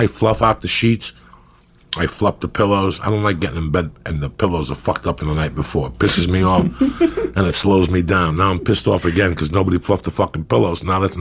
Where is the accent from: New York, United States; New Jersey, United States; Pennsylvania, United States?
New Jersey, United States; growing up in Jersey and scratching, like I have a red scar.